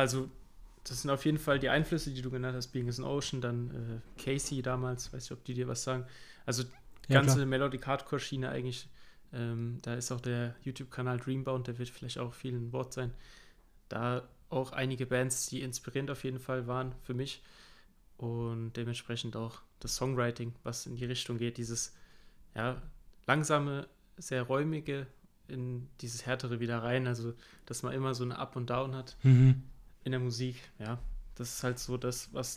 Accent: Ludwigshafen, Rhineland-Palatinate, Germany; also ich komme aus Ludwigshafen

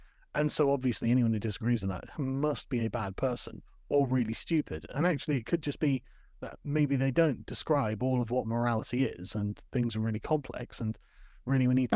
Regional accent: England, United Kingdom; Because I'm an Englishman.

